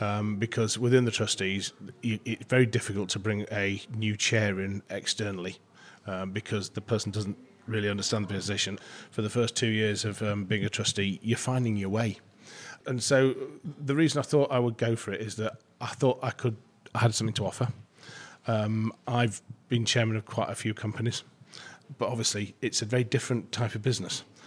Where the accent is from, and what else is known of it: Sheffield, Yorkshire and the Humber, United Kingdom; born there; also born or lived in Rotherham